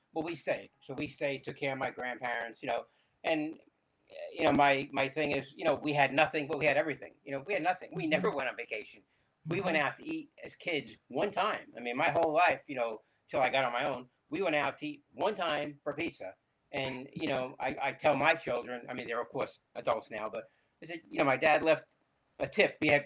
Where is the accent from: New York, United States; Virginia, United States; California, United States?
New York, United States; You know, being 70 years old and, you know, born and raised in New York, you know, we grew up in my grandparents' house, you know, lived there, you know, till, you know, we never moved.